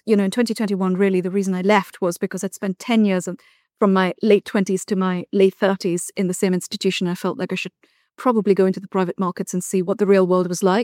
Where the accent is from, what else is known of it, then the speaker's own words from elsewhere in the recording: New Delhi, Delhi, India; moved away as an adult; I grew up in New Delhi, India, more or less, by and large, but I come from a very international family with close family members living on all continents.